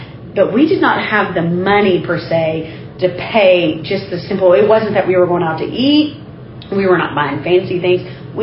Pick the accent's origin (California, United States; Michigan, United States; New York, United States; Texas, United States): Texas, United States; And if you know me, I am Texan through and through. I don't want to leave the state of Texas. I love Texas.